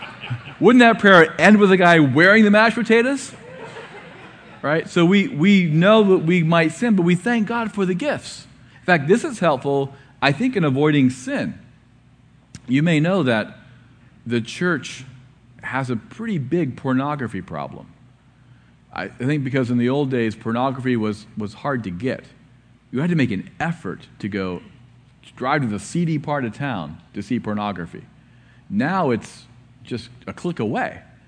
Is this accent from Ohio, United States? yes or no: yes; Ohio, United States; Well, actually, I'm from Ohio, so maybe maize is amazing.